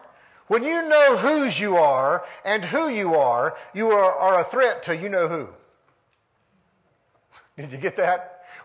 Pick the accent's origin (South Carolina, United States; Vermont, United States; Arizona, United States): South Carolina, United States; Gaffney; I grew up in Gaffney, South Carolina. Don't hold that against me